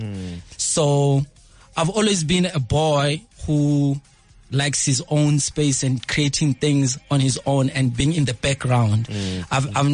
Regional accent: Mamelodi, Gauteng, South Africa; also born or lived in Limpopo; I grew up in Mamelodi East, a place called Tsakani.

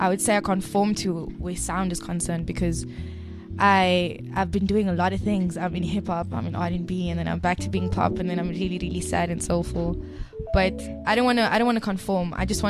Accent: Cape Town, Western Cape, South Africa; now in Johannesburg, South Africa; I'm from Cape Town.

